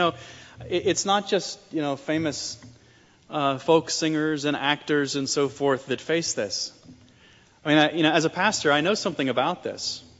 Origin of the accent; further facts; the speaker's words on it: Denver, Colorado, United States; born there; I was born in Denver, and so maybe there's some kind of connection there.